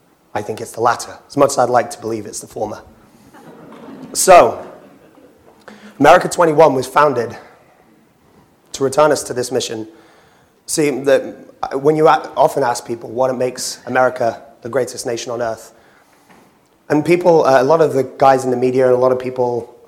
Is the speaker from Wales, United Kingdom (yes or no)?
yes; Wales, United Kingdom; first language Welsh; English is a second language; I come from a very working class background in England. My mother's from Scotland, my father's Irish. And I grew up in Wales, speaking Welsh, actually. I speak Welsh as a first language. And so my background is very working class. I grew up around a lot of farmers, grew up in rural Wales